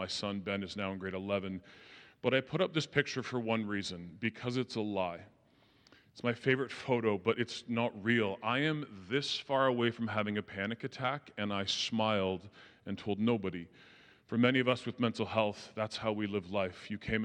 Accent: Ajax, Ontario, Canada; I come from Ajax, and there's not a lot of French where I am in Ajax.

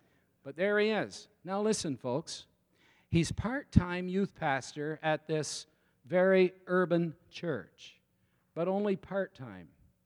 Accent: Canada; I'm in Brazil. I'm from Canada.

